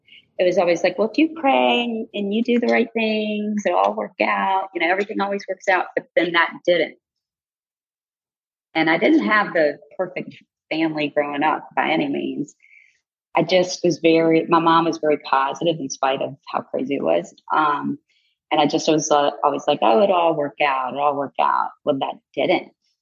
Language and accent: English; Virginia, United States; Well, I grew up in Virginia, like I said, the youngest of six kids.